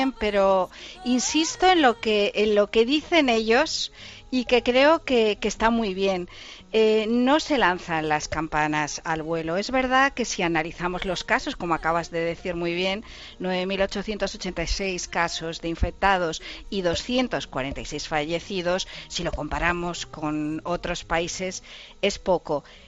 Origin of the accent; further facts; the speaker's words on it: Spain; como española